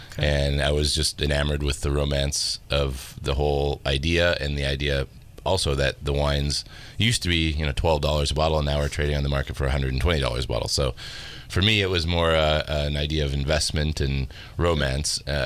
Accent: Duluth, Minnesota, United States; I was in Minnesota, a little small town in Duluth, Minnesota, northern Minnesota, very cold.

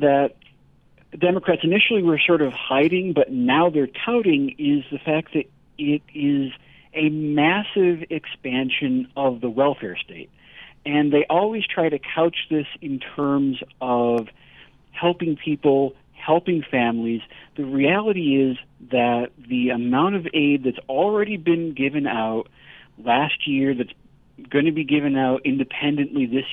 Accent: New York, United States; It's states like California. It's states like my home state of New York.

